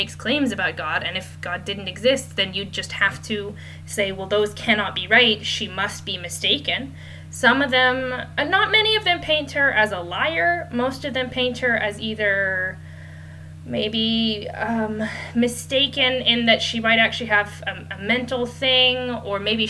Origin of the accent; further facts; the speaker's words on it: Texas, United States; I am from Texas.